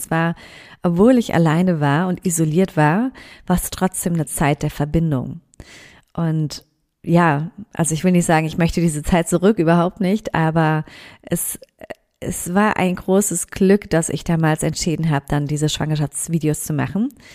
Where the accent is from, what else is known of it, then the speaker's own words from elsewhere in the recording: Mainz, Rhineland-Palatinate, Germany; Ich liebe Mainz und ich liebe meine Heimat